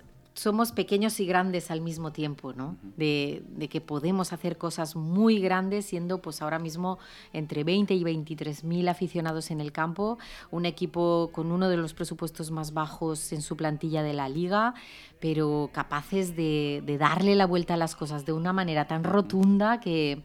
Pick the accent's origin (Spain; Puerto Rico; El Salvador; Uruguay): Spain; Valencia, Valencian Community; Y un poquito también de romero, que somos del Cabañal, para que tenga ese olorcito a campo.